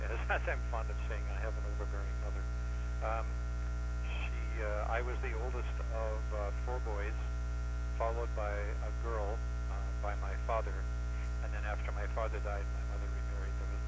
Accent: Fort William, Ontario, Canada; now in United States; but certainly from early childhood, Fort Willia

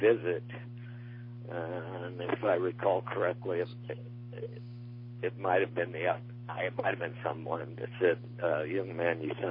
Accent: New Philadelphia, Ohio, United States; born there; I was born in New Philadelphia, Ohio.

